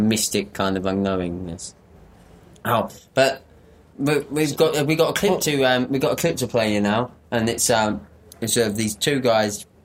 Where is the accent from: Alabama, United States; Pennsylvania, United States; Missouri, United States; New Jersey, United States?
New Jersey, United States; And, you know, because I'm from New Jersey, I should shout everything out, you know.